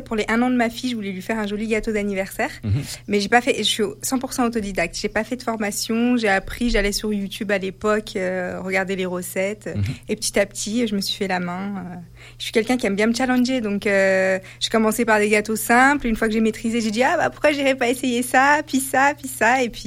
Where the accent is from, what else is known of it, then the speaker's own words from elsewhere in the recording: Chambéry, Auvergne-Rhône-Alpes, France; je suis de Chambéry, elle est de Chambéry.